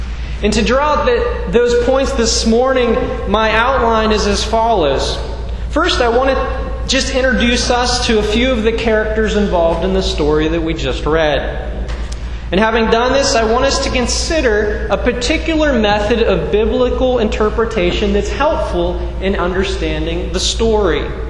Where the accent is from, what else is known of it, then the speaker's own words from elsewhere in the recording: Pittsburgh, Pennsylvania, United States; the waitress caught wind of the fact that I was from Pittsburgh. If you know anybody from Pittsburgh, you know that we love sports.